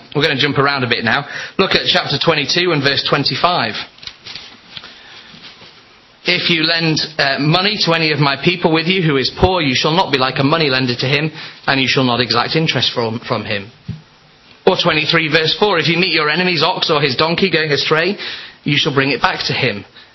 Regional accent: Scotland, United Kingdom; It was a slightly frustrating game as a Scotsman because we could have had it.

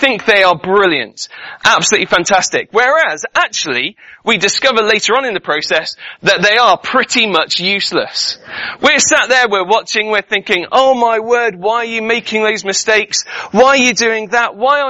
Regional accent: United Kingdom; And we say, yeah, we're British.

